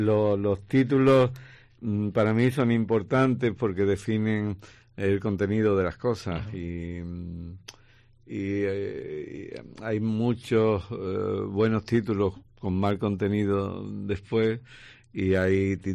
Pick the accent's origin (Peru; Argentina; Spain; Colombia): Spain; Cádiz, Andalusia; also born or lived in Algeciras; yo suelo decir que soy de las tres provincias de Cádiz, porque nací en Algeciras, me crié en Cádiz y mi abuela era de Jerez. Así que soy un ave rara.